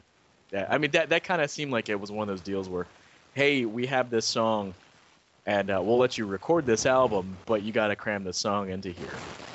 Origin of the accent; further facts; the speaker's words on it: Philadelphia, Pennsylvania, United States; And growing up in Philadelphia also, you just a big chunk of my high school years was just going down to the ECW arena too.